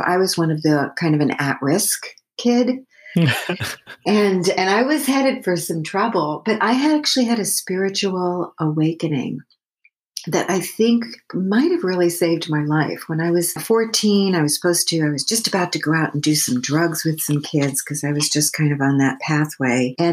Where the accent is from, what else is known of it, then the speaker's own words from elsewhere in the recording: Long Island, New York, United States; I grew up on Long Island in New York. I'm a New Yorker. And I still, even though I live in California for over 30 years now, I still think of New York as my home.